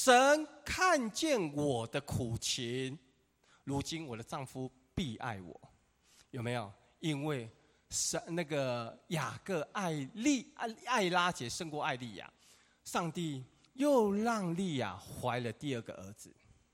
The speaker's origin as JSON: {"language": "Chinese", "country": "Taiwan", "said": "跟我们中国人，特别我们台湾农业社会，是有一些靠近的"}